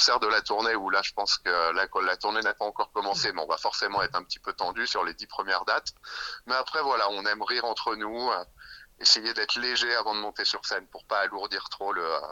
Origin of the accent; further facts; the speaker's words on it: Paris, Île-de-France, France; Sans faire de jaloux, bah nous on est des Parisiens. Donc c'est vrai que jouer à Paris, bah c'est toujours un petit peu particulier.